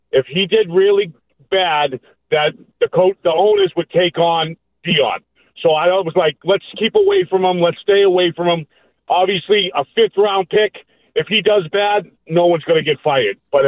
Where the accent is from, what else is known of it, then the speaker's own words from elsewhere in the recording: Attleboro, Massachusetts, United States; I'm not from Marlboro. I'm from Attleboro.